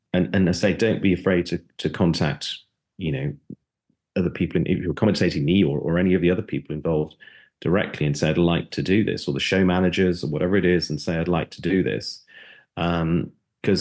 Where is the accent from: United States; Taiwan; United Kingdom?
United Kingdom; Yeah, I was, you know, being British, I was there.